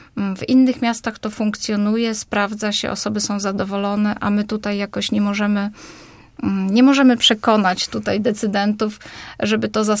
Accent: Poznań, Greater Poland Voivodeship, Poland; My tutaj poznaniacy jeszcze ten dworzec jakoś może lepiej znamy

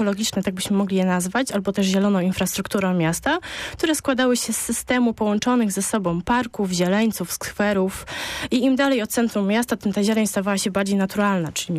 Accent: Poznań, Greater Poland Voivodeship, Poland; jestem rozpoznawalna przez to, że jestem z Poznania

